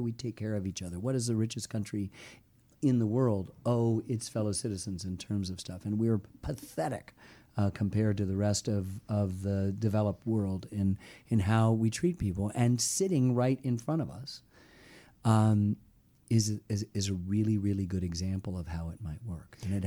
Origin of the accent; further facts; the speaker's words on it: Ann Arbor, Michigan, United States; I grew up in the Midwest too, in Michigan.